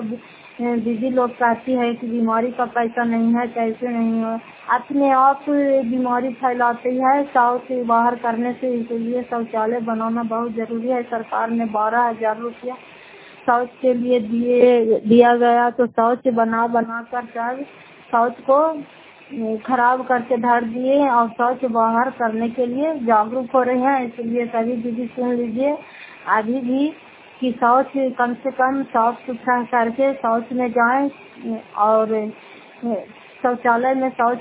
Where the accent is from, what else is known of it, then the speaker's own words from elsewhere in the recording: Fatehpur, Bihar, India; फतेहपुर पंचायत मकरौता जिला नालंदा करा बसवा ब्लॉक की निवासी हूँ